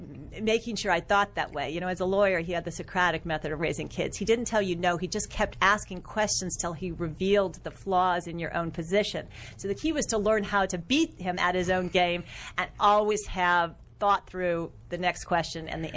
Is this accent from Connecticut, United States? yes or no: no; Iowa City, Iowa, United States; I am an Iowa girl, grew up in a college town where the University of Iowa is, Iowa City.